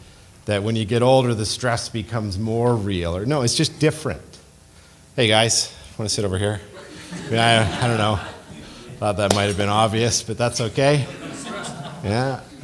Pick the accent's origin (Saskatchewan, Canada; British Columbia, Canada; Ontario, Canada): Ontario, Canada; Timmins; I'm from Timmins with my wife Dana.